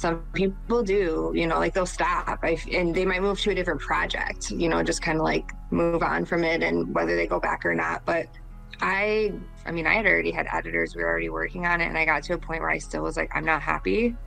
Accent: Michigan, United States; Kat's house and Cherry Trail are based off of the house that I grew up in Michigan. I grew up on Tiara Trail, and it's like, that is the street that I grew up on.

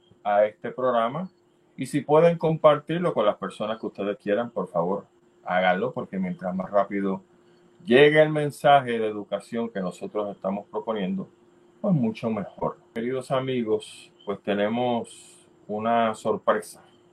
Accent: Mayagüez, Puerto Rico; porque yo soy de allá de verdad, me crié en Mayagüez.

